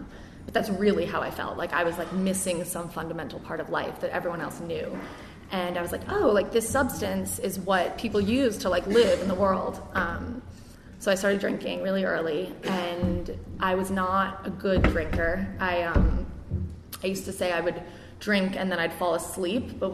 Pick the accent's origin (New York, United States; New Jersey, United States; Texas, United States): New York, United States; New York City; So I grew up here in New York, and I believe personally that I was an alcoholic from the second I was born.